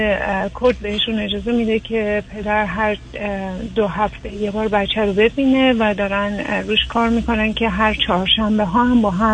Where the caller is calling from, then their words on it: United States; از امریکا تماس میگیرم